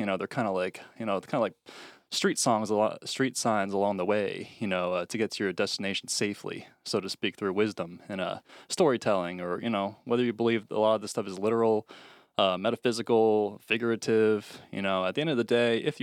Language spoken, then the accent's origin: English; United States; I'm from America, so a lot of these things I've come to know or whatever